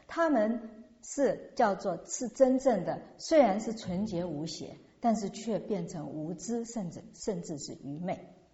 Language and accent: Chinese; China; 原谅我这样说，我其实真的不喜欢高举我们中国人。